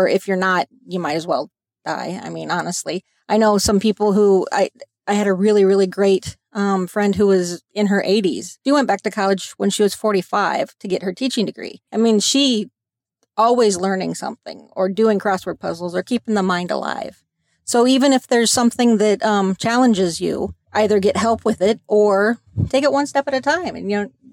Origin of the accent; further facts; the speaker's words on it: Iowa, United States; So I went home. And went to the technical college. I'm actually from Iowa.